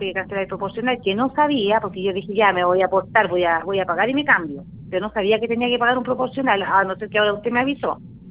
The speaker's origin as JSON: {"language": "Spanish", "town": "Doñihue", "region": "O'Higgins", "country": "Chile", "said": "Yo soy de acá de Rancagua, de la comuna de Doñihue."}